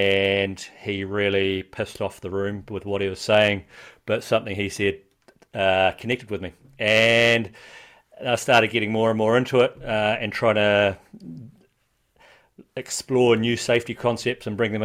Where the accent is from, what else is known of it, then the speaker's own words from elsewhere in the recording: New Zealand; now in Hamburg, Germany; Okay, so I'm a Kiwi living here in Hamburg, Germany.